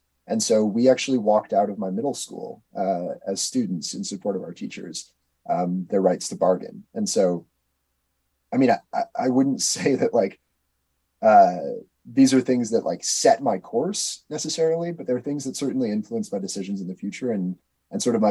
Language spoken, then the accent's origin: English; Wisconsin, United States; I grew up in the Act 10 era in Wisconsin